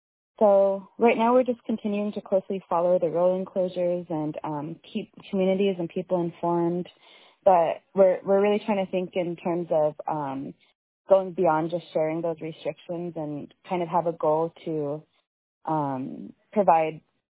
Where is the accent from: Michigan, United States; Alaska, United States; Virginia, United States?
Alaska, United States; Huslia; I'm from Huslia